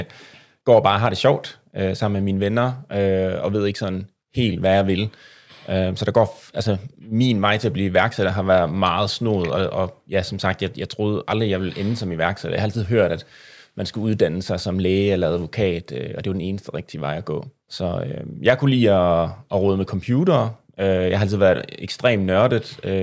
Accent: Esbjerg, Region of Southern Denmark, Denmark; Som navnet antyder, så har jeg jo græske aner, men jeg er faktisk født og opvokset i Esbjerg.

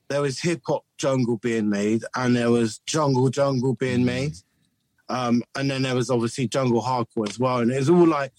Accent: Bristol, South West England, United Kingdom; It was cool because I was brought up in the 90s in Bristol and it was like, you know, we were so lucky, but we didn't even know that we were lucky.

